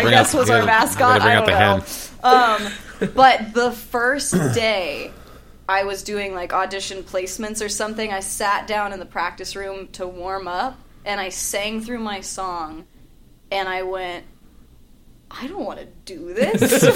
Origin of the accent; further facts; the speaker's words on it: North Carolina, United States; also born or lived in Aberdeen / Southern Pines; I was born in North Carolina originally. Oh. All my family lives there.